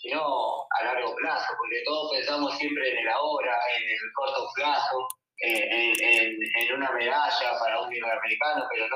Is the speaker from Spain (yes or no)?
no; Argentina; esperemos que cambie un poco y sigamos creciendo como argentinos, ¿no?